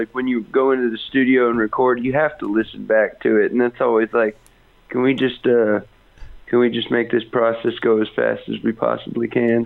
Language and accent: English; San Antonio, Texas, United States; Yeah, I was born and raised down in Southwest Texas. Yeah, AKA Northern Mexico.